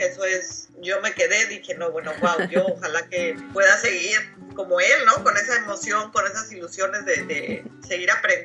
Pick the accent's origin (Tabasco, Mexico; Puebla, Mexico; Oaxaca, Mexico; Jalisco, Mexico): Jalisco, Mexico; Guadalajara; also born or lived in Torreón; now in San Francisco, United States; yo pues soy de México, nací en Torreón, pero bueno, me crecí en Guadalajara y ahí empecé a bailar en las academias de Guadalajara. Y después pues ya me fui al DF a como ya bailar profesionalmente y empecé ahí en un tablado, y luego pues igual ya me fui a España